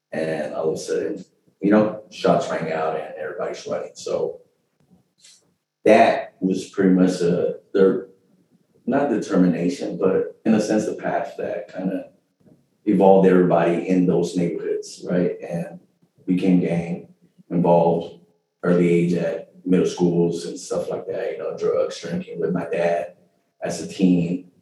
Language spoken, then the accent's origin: English; Los Angeles, California, United States; I grew up in Los Angeles, and you know, like we all know, it's just pretty much low-income gang infested.